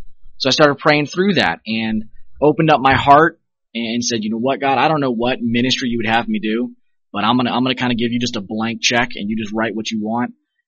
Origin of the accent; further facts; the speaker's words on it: Leesburg, Virginia, United States; also born or lived in Langley Air Force Base / Fort Meade / New Jersey; But I grew up around Leesburg, Virginia. I was born in Langley Air Force Base. My dad was in the Air Force. We moved around a couple of times, lived at Fort Meade, and then eventually made our way to Jersey. But by the time I was five, we were in Leesburg